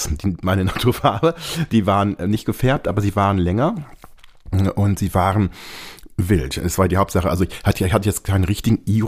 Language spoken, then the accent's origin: German; Ibbenbüren, North Rhine-Westphalia, Germany; dieser Schmelzpunkt Ibbenbüren, das ist mein Heimatort in Westfalen, da ist viel draus entstanden in der Zeit.